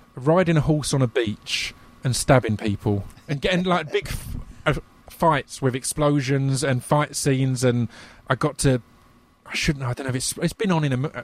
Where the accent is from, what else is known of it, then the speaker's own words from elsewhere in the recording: United Kingdom; Just that was just for me as a British guy to hear him talking about the British scene